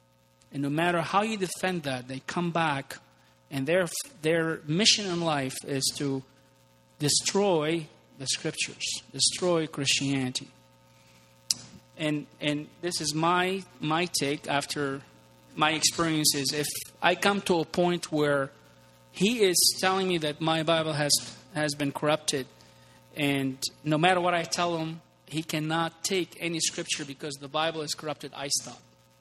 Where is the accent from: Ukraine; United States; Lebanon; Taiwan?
Lebanon; In my experience also, even Lebanon, my home country, where it's 30 to 40% Shiites